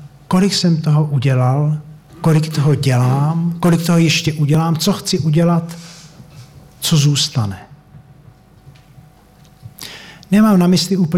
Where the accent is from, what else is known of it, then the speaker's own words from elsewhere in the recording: Vsetín, Zlín Region, Czechia; Máme tam u nás ve Vsetíně kousek za městem jednu zahrádku